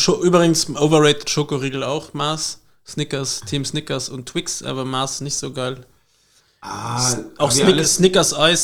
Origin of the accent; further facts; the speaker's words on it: East Germany, Germany; Wir sind auch aus dem Osten.